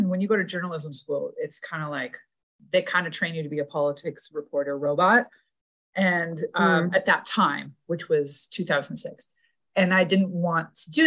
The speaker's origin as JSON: {"language": "English", "town": "Toronto", "region": "Ontario", "country": "Canada", "tie": "born or raised there", "said": "So I went to art school in Toronto, which is my hometown. I'm from Canada."}